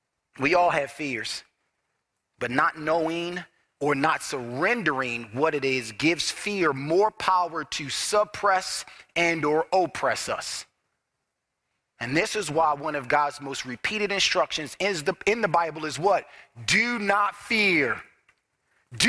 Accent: Baltimore, Maryland, United States; I grew up in Baltimore City, and I'm a Marine.

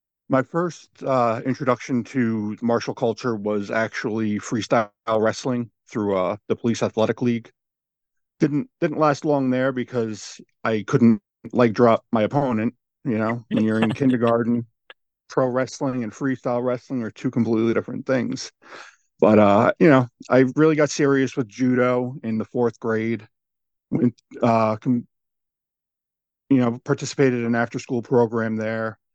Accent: Long Island, New York, United States; I'm from Long Island, New York.

